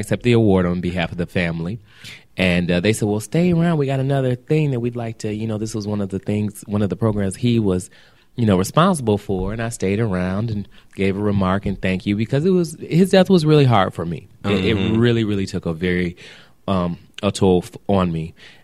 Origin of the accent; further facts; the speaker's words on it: Toledo, Ohio, United States; also born or lived in Detroit; I came from Northwest Ohio, Southeast Michigan. Mm. Yeah, you know, started in Toledo, Ohio, and then Southeast Michigan, Detroit, of course.